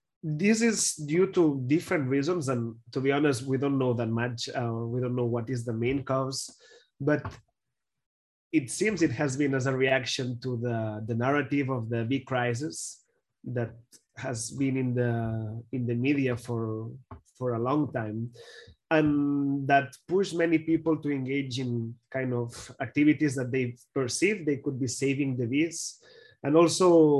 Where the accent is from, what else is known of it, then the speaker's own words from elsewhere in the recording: Barcelona, Catalonia, Spain; English is a second language; moved away as an adult; Yeah, so I'm originally from Barcelona, where I studied my bachelor degree on biology